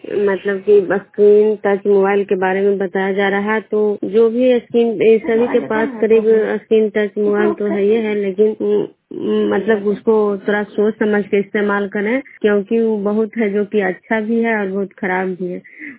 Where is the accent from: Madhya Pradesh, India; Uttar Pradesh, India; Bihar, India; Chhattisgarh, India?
Bihar, India; Vishnupur